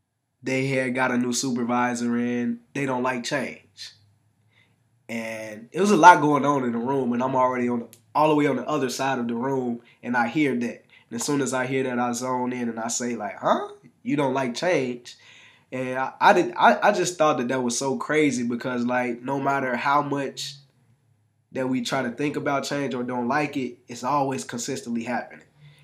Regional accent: Dolton, Illinois, United States; I was born in Chicago too, man. Raised in Dalton, you know what I'm saying? Out here in the South Suburbs.

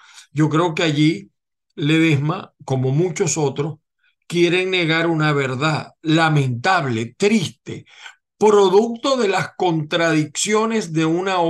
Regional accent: Zulia, Venezuela; yo vengo del Zulia

